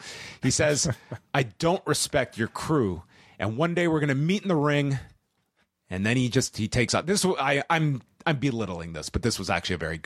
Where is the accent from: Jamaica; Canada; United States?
Canada; North York, Ontario; when I grew up in North York, I had one goal.